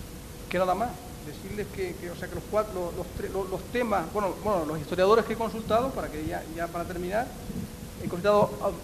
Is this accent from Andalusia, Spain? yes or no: no; Canary Islands, Spain; ya aquí hablo como palmero, como canario